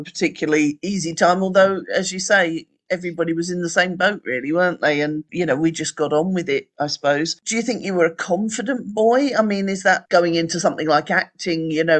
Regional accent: South East England, United Kingdom; I come from London, but I don't. I come from Sussex

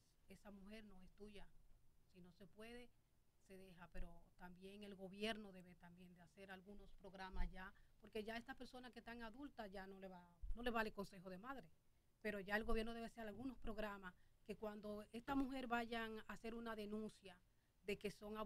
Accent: Dominican Republic; Nosotros como dominicanos tenemos

